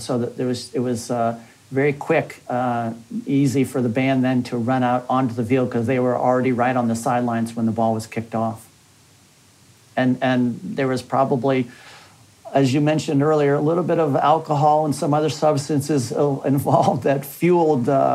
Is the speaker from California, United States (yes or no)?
yes; Palo Alto, California, United States; I grew up in Palo Alto going to Stanford football games.